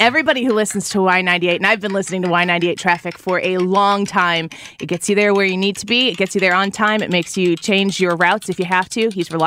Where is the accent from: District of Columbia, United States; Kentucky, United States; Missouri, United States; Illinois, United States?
Illinois, United States; Mustard belongs on a hot dog. I'm from Illinois, the Chicago way.